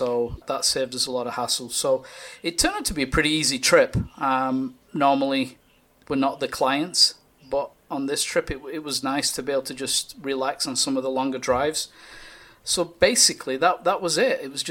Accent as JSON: {"language": "English", "region": "North West England", "country": "United Kingdom", "said": "Especially since I'm from Lancashire."}